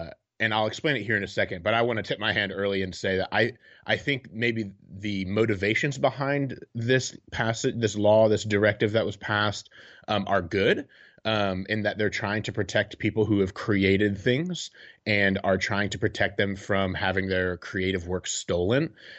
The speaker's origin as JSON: {"language": "English", "town": "Fort Wayne", "region": "Indiana", "country": "United States", "tie": "born or raised there", "said": "I grew up in Fort Wayne, Indiana."}